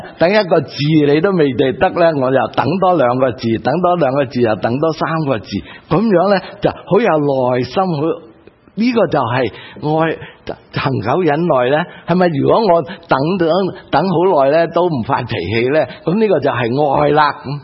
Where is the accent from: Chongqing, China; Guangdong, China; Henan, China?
Guangdong, China; 神问广东话，我们广东人就知道我爱那些